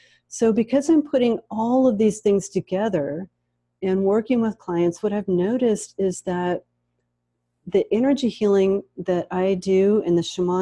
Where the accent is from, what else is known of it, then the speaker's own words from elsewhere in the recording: United States; I come from a different culture. I come from the American culture, and the American culture is a melting pot of cultures.